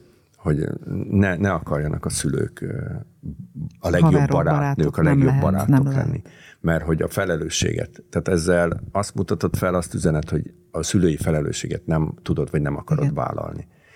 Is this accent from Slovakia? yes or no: no; Budapest, Hungary; amikor én Óbudán nőttem fel, és a K-hídról ugráltak a fiúk a Dunába